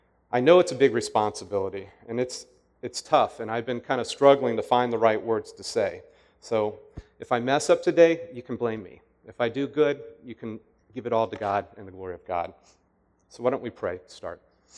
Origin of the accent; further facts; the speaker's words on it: Woodbridge, Virginia, United States; And I grew up in Woodbridge, old Woodbridge.